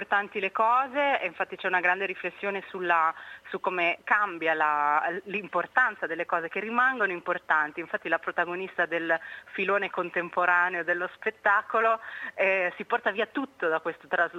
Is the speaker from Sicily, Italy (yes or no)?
no; Veneto, Italy; Io racconto l'alluvione del 51 in Polesine, che è la mia terra d'origine